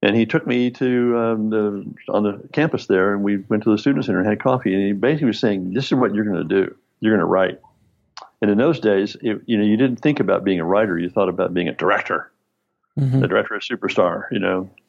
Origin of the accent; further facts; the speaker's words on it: Texas, United States; We get it, Mr. Coppola, we're the guys from Texas.